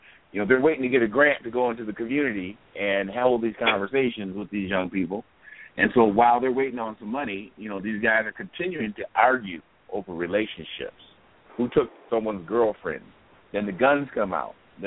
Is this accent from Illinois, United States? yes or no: no; Minneapolis, Minnesota, United States; I grew up in South Minneapolis, and I know the Neighborhood Youth Corps.